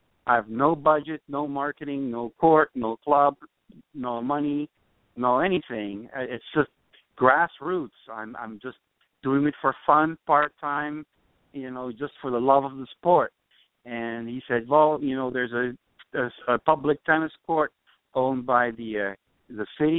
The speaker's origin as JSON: {"language": "English", "country": "Curaçao", "said": "I'm originally from the Dutch West Indies, which is in Curacao."}